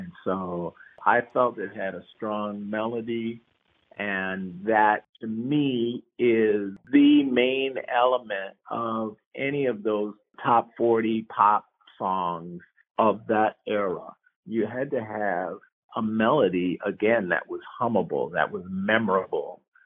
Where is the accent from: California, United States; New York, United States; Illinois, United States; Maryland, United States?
New York, United States; New York City; Well, I'm thinking about a different era now when I think about my time in New York. Growing up there, playing there.